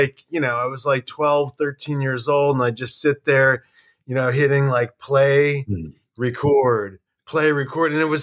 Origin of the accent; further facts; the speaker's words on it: Dallas, Texas, United States; born there; So I was born in Dallas, Texas.